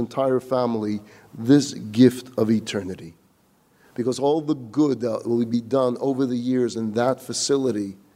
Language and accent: English; Vilnius, Vilnius County, Lithuania; So I decided I'm going back to my hometown of Vilna.